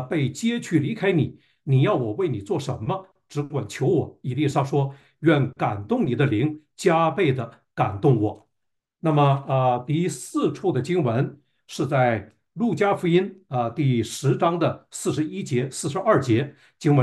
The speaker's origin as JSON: {"language": "Chinese", "country": "China", "said": "那按照我们中国人呢的习惯我记得当我小的时候，一过完正月15，大人就要说了，说你要收心了"}